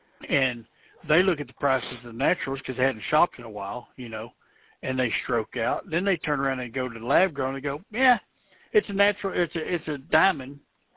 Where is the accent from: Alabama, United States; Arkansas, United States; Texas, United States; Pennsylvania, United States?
Texas, United States; I grew up in Texas. We only see this shit once a year, if that.